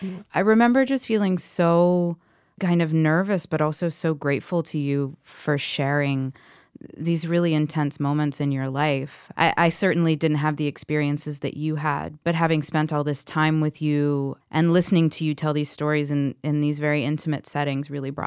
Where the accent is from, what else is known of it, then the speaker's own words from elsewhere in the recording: Atlanta, Georgia, United States; lived in Atlanta and I lived in Atlanta. and I remember at the time being like, holy crap, like, that's my hometown.